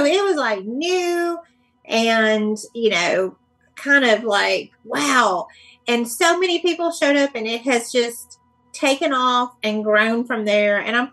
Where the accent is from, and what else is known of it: Birmingham, Alabama, United States; born or raised there